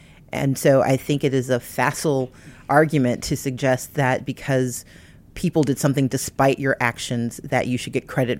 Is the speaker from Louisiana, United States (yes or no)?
no; Georgia, United States; my responsibility as an American, as a Georgian, as someone who believes in the resilience of our democracy, says that we have to call out problems when we see them and fight for change